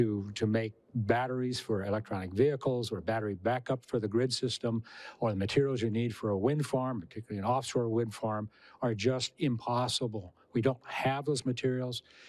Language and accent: English; Texas, United States; I'm from Texas, going to Austin and deal with a lot of people in Austin